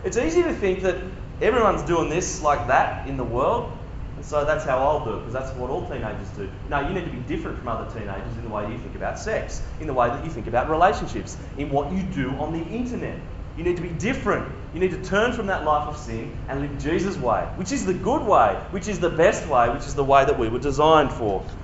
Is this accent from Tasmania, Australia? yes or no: no; Queensland, Australia; As an Australian, that's a hard thing. As a North Queenslander, my guess is that's a hard thing.